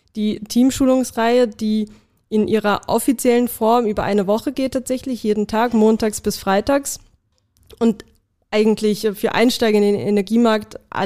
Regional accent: Viersen, North Rhine-Westphalia, Germany; moved away; Richtig, ja, da, wo ich aufgewachsen bin.

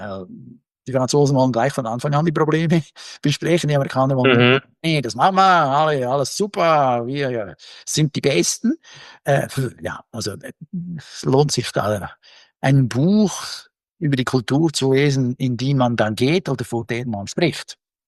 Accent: Bern, Switzerland; Insbesondere als ein Schweizer, insbesondere als einer, der aus Bern kommt.

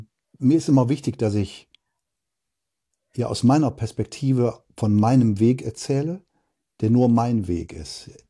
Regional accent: Wuppertal, North Rhine-Westphalia, Germany; born there; ich sage immer geboren in Wuppertal, da rausgekommen bin

